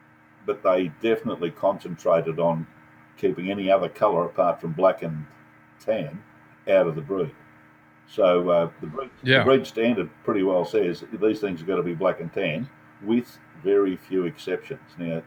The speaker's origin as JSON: {"language": "English", "country": "Australia", "tie": "born or raised there", "said": "I'm a full-blooded Serb, even though I was raised in Australia. My family background is Serbian"}